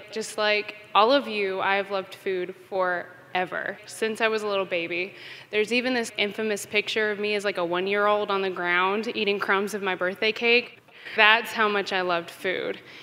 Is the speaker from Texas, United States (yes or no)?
no; Memphis, Tennessee, United States; Like, I'm from Memphis, it's very low socioeconomic status for a lot of families